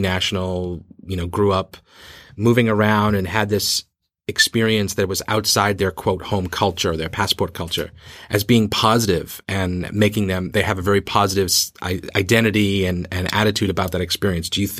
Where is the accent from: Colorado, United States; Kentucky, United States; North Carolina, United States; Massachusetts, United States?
Massachusetts, United States; Boston; now in Beijing, China; born and raised in Boston. The only other place I've ever lived is Beijing, and I lived here for over 10 years. So yeah. I'm like, I can say I'm from Boston. I can say I grew up in Boston. I'm New Englander.